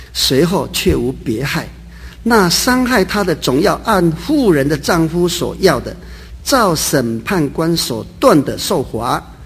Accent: Fujian, China; 在我们福建话说的更行呀

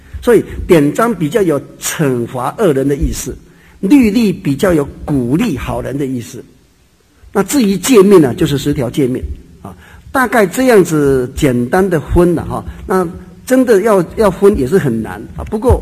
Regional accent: Fujian, China; 在我们福建话说的更行呀

